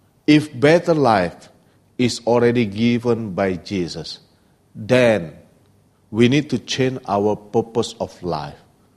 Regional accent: Indonesia; now in Hong Kong; I'm from Indonesia.

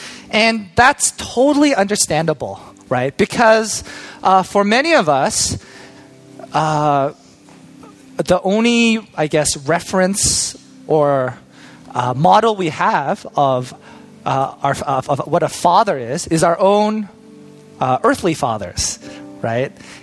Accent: Toronto, Ontario, Canada; for my childhood growing up, I grew up in Toronto, so I had a Western education

